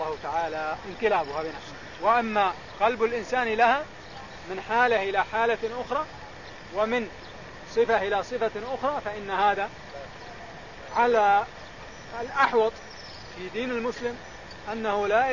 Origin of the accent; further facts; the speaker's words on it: Saudi Arabia; وعندنا في المملكة العربية السعودية موجود مجموعة منهم